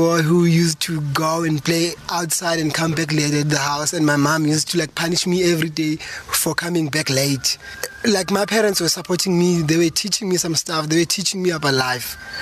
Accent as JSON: {"language": "English", "town": "Soweto", "region": "Gauteng", "country": "South Africa", "tie": "born or raised there", "said": "I'll say growing up in Soweto, it was quite a bit hard for me, and quite a bit of opportunity for me."}